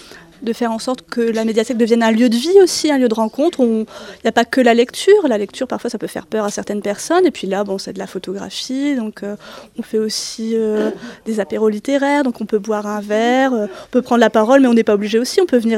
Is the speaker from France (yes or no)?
yes; Bucquoy, Hauts-de-France, France; Alors moi je suis originaire de Bucquoy